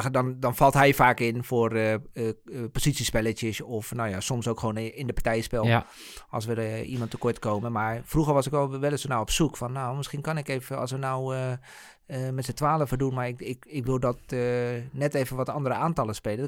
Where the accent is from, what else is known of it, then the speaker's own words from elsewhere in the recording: The Hague, South Holland, Netherlands; In het Haagse. Ik ben van origine een Haagse jongen.